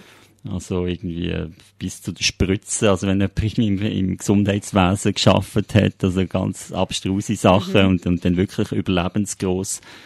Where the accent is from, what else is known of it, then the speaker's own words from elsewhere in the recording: Solothurn, Switzerland; accent: mix of Aargau, Basel and Solothurn dialects; also born or lived in Aargau / Basel; now in Zürich, Switzerland; mein Dialekt ist sicher so ein bisschen eine Mischung zwischen zwischen Aargau, da bin ich auch mal gesehen, dann Baseldeutsch und die längste Zeit vielleicht in Solothurn. Mein Vater ist Berner, von dem her hat es so eine Mischung gegeben. Jetzt bin ich aber seit 98 hier in Zürich